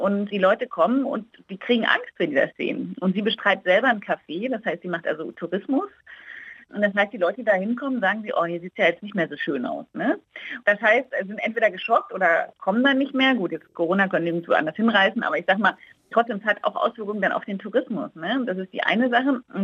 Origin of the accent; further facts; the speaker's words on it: Germany; Also als Deutscher ist für mich der Wald was Gutes.